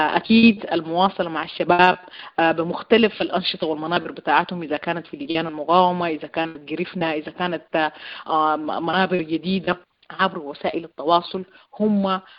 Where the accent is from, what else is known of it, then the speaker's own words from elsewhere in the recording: Sudan; نحن عندنا مسؤولية كسودانيين ناشطين